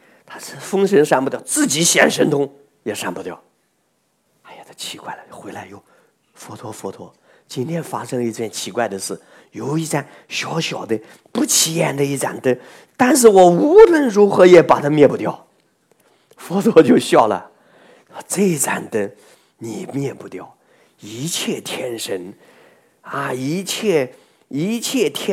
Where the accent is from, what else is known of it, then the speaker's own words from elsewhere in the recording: China; 我们中国人的合掌练个十年比不过别人